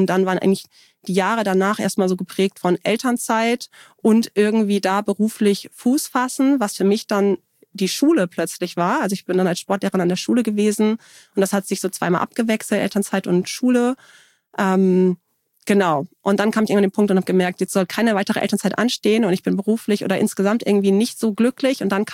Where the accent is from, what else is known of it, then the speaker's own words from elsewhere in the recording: Hamburg, Germany; now in Kiel, Germany; lebe mit Philipp und unseren beiden Kindern, die sind 4 und 7, in Kiel, und bin gebürtige Hamburgerin aber und auch so eine Hamburger Seele, so würde ich sagen. Also ich fühle mich hier immer total wohl und zu Hause und bin hier aufgewachsen